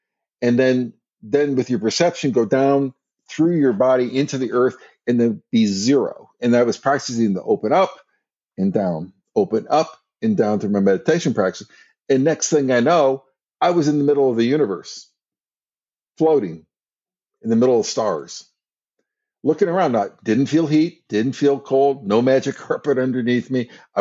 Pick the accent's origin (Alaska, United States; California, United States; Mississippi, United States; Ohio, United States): Ohio, United States; also born or lived in Michigan; Northern Ohio and actually Southern Michigan. So it's sort of Midwestern part of the United States. Very conservative.